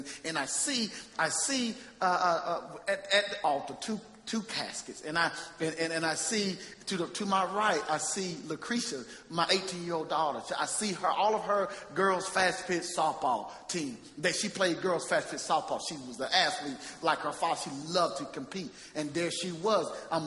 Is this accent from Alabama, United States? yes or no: yes; Geneva, Alabama, United States; See, I was born and raised in Geneva.